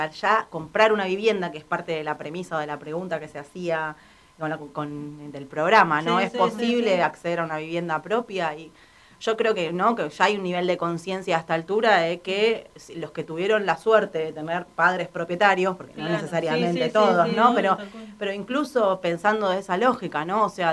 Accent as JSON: {"language": "Spanish", "town": "La Matanza", "region": "Buenos Aires Province", "country": "Argentina", "tie": "born or raised there", "lives_now": "Buenos Aires, Argentina", "said": "Yo, si bien me crié en la Matanza, soy del conurbano bonaerense."}